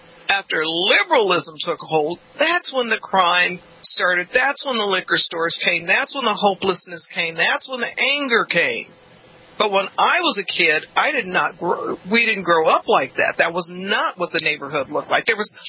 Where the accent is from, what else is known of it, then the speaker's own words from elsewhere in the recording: Los Angeles, California, United States; I also went to schools that were predominantly Japanese, and I grew up in South Central, but across the street from the Gardena Line.